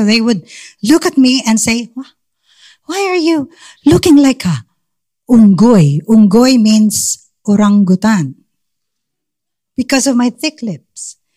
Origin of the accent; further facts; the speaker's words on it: Manila, Metro Manila, Philippines; born there; I was born in Manila, Philippines.